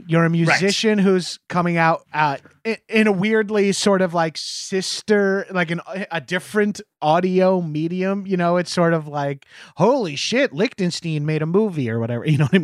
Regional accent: New York, United States

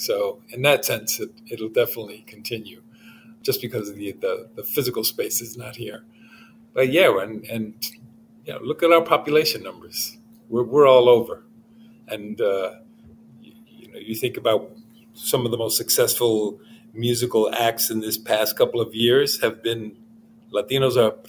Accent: New York, United States; now in Los Angeles, United States; you said that I came from New York, but I think that one of the beautiful things about being here in Los Angeles

